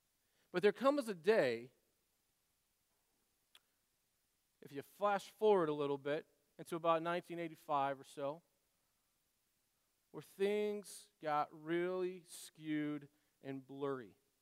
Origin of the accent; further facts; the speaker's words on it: United States; I'm American after all.